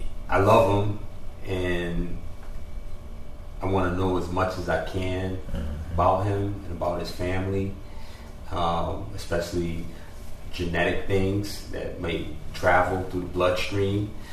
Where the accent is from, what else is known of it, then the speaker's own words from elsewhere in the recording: Hartford, Connecticut, United States; You know, growing up in Hartford, you know, it was either do or die.